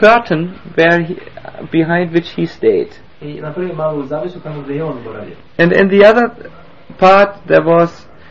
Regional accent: Kolkata, West Bengal, India; Yes. I'm from Calcutta. Those of you who have walked through Calcutta in the night, you know, they know.

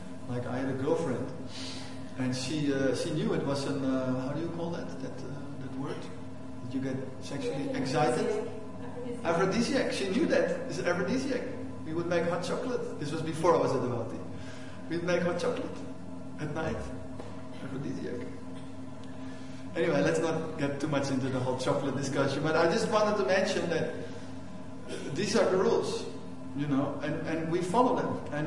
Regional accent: Amsterdam, North Holland, Netherlands; because I'm from Amsterdam, and then people say it's all the same

